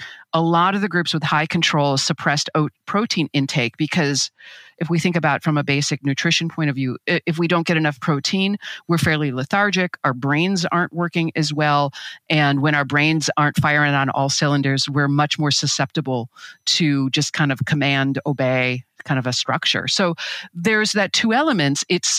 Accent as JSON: {"language": "English", "region": "Midwest", "country": "United States", "said": "based in Milwaukee and Chicago, which is, I'm a Midwesterner"}